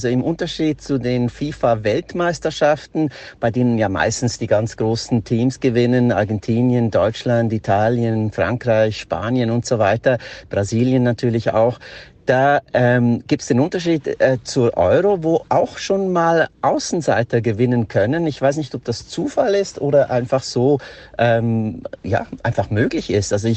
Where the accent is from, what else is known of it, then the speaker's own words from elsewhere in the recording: Switzerland; Für mich als Schweizer natürlich ein ganz tolles Spiel